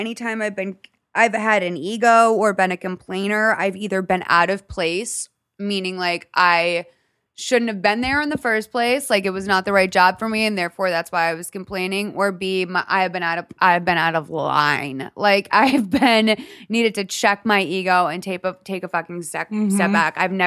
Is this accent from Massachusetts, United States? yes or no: yes; Boston, Massachusetts, United States; now in Los Angeles, United States; I'm from Boston. I live in LA for 10 years.